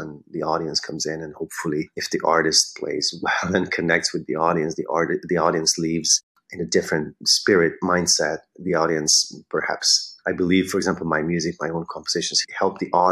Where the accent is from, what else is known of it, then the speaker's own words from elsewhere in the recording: Pomaz, Pest, Hungary; moved away as an adult; now in United States; I'm from Pomaz, from Hungary, north of Budapest. I went to school to the Liszt Academy in Budapest. And I moved to the US 20 years ago.